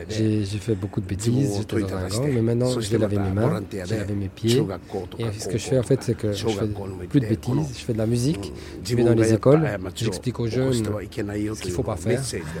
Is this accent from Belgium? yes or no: no; Okinawa, Japan; French is a second language; En fait, quand j'ai quitté Okinawa。J'ai réécouté la musique d'Okinawa. En fait, en revenant à Okinawa, que j'ai décidé d'en faire.